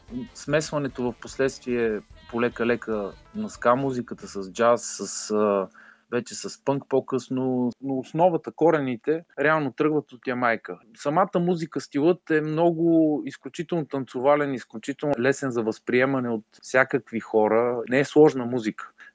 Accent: Sevlievo, Gabrovo Province, Bulgaria; даже да не кажа, че аз съм от Севлиево родом

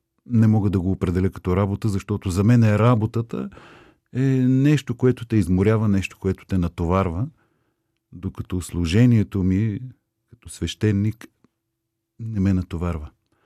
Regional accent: Sandanski, Blagoevgrad Province, Bulgaria; Още като дете, като учих в моя роден град Сандански

